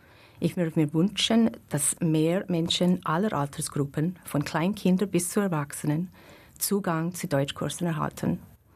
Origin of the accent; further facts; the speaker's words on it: Canada; now in Mauren, Liechtenstein; Ich bin eine Liechtensteinerin, die in Kanada geboren und aufgewachsen ist. Mein Großvater kam aus Schanwald und ist in den 1930er Jahren nach Kanada ausgewandert.